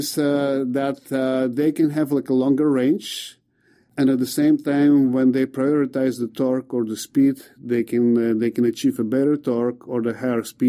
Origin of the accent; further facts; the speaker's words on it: Bulgaria; And I should say I'm from Bulgaria, and we have a saying